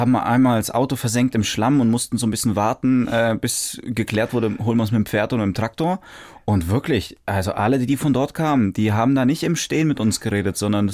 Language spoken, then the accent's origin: German; Freudenstadt, Baden-Württemberg, Germany; Ich bin in Deutschland geboren.